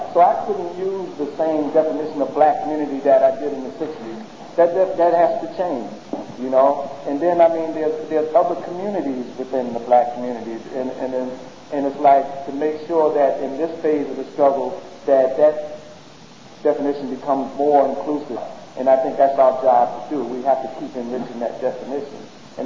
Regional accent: New York City, New York, United States; Because I'm from New York, this is why I really don't want to leave New York

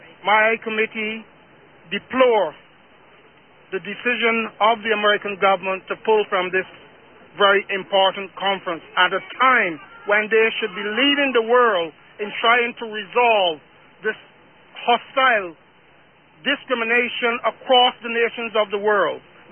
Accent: Barbados; And I'm from Barbados.

